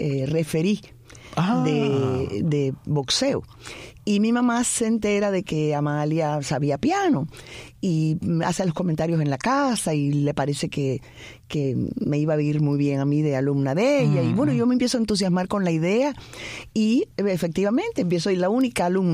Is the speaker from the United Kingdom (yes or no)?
no; Havana, Cuba; Sí, nací en La Habana. Nací en plena Habana. Después nos mudamos para La Víbora. Cuando yo tenía como 7 años. No, miento. Me mudé para La Víbora como a los 12 años.